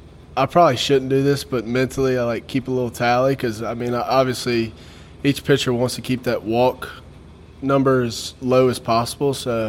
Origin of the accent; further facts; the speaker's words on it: Louisiana, United States; I'm from Louisiana, so I've kind of had a little connection with him.